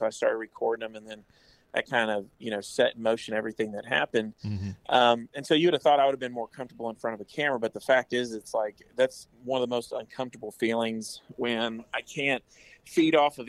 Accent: Dominican Republic; I think, you know, growing up in the Dominican Republic

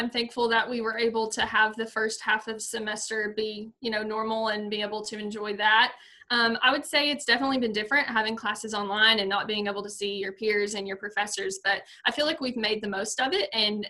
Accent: Rockwood, Tennessee, United States; Yeah, so I grew up in Rockwood, Tennessee. I've lived here all my life. So it's about an hour and 15 minutes away from Cookeville.

